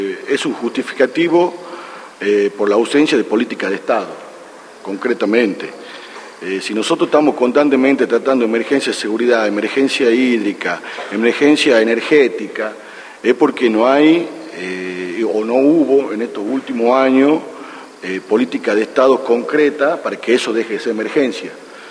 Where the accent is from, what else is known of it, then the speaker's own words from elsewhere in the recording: Tucumán, Argentina; No lo orgullece como tucumano